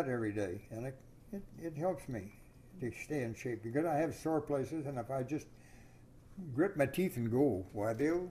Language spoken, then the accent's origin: English; Everett, Washington, United States; born there; I was born in Everett. I was born out by Lake Stevens in my grandparents' farm.